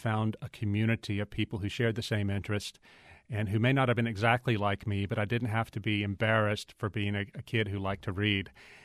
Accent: St. Francisville, Louisiana, United States; St. Francisville is the quintessential Old South town. Lots of plantation houses. There was Civil War battles around there. And you grow up constantly aware that things happened here.

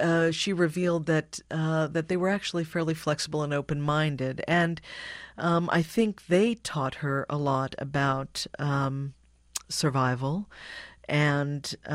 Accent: Hawaii, United States; So I feel like I grew up in Hawaii. We would spend months there, but we returned to live when I was 14 in 1984

